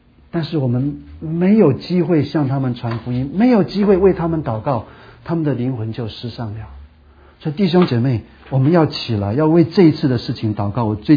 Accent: Taiwan; born there; 我出生的地方台湾大概就是要洗掉一半

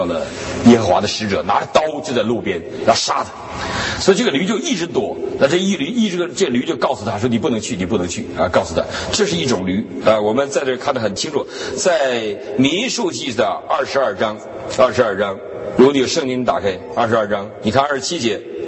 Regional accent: Northeast China, China; also born or lived in Shandong; 我是一个东北人啊，我就知道驴是不让骑的，我们东北人的驴是不让骑的。

